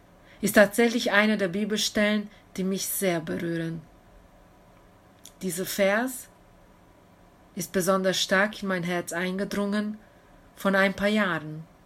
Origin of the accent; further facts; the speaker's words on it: Arad, Arad County, Romania; now in Germany; vergoldete Worte, die auf dem Rathaus von meiner Heimatstadt Arad, Rumänien zu sehen sind